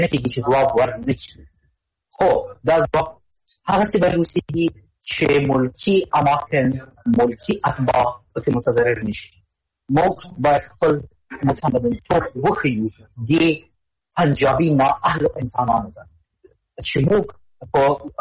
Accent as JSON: {"language": "Pashto", "country": "Afghanistan", "said": "زه افغان یم او دا د افغاني لوري څخه زه غواړم چې تحریم کړم."}